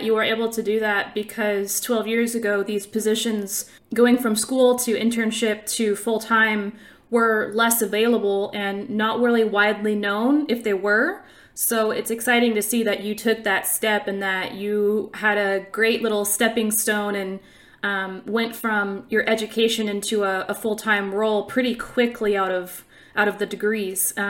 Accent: Washington, United States; I'm from Washington State, so I'm a little biased.

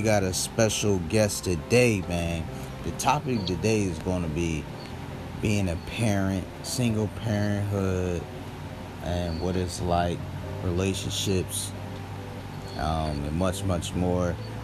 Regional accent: Philadelphia, Pennsylvania, United States; Because, you know, I'm from Philly, so one of our foods that we're famous for is like the Philly cheesesteak.

